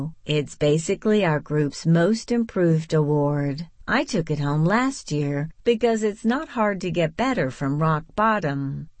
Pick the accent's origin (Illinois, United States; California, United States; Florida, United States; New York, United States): Illinois, United States; The race is in my hometown in Illinois, and I've been doing it almost every year since I was Betsy's age.